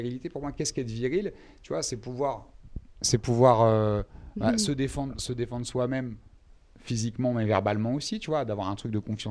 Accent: Île-de-France, France; Franco-serbe, j'avais j'ai un peu la culture serbe de ce que m'a transmis mon père, mais j'ai grandi en France, donc j'ai grandi dans le 93, donc limite j'ai même un côté 93 banlieusard, etc., plus que serbe finalement.

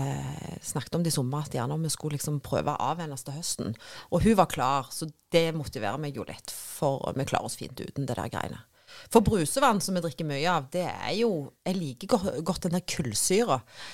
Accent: Ålgård, Rogaland, Norway

